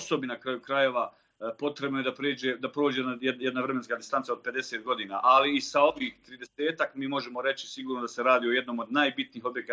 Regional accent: Bosnia & Herzegovina; mi kao Bosanci i Hercegovci nikada ne smijemo dakle zaboraviti

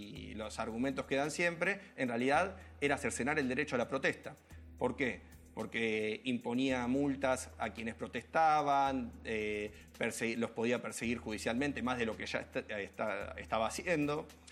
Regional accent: Argentina; la pregunta para hacernos como argentinos es

